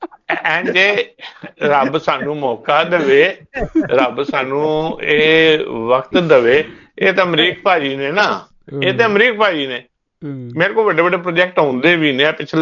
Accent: Karnal, Haryana, India; born there; ਕਰਨਾਲ ਦਾ ਹੈ

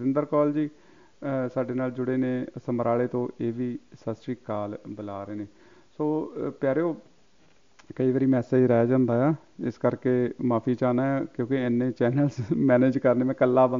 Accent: Punjab, India; ਕਹਿੰਦੇ ਨੇ ਕਿ ਮਾਲਵੇ ਵਿੱਚ ਵੀ ਪਾਣੀ ਬਹੁਤ ਨਹਿਰਾਂ ਨਾਲ ਹੀ ਪਹੁੰਚਿਆ, ਮੇਰੇ ਪਿੰਡ ਵੀ ਨਹਿਰ ਆਉਂਦੀ ਆ, ਅੱਗੇ ਬਠਿੰਡਾ ਝੀਲਾਂ ਬਣ ਜਾਂਦੀਆਂ ਨੇ

